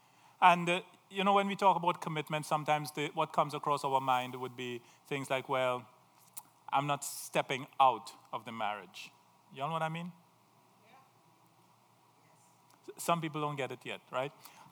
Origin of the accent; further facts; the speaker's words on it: Trinidad & Tobago; now in United States; you all know I'm from Trinidad, right? I'm an island boy.